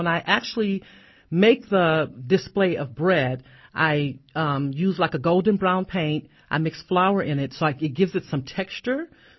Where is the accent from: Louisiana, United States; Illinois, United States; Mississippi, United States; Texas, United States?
Louisiana, United States; New Orleans; I guess it was the food first because I'm from New Orleans, so you cannot be from New Orleans and not cook.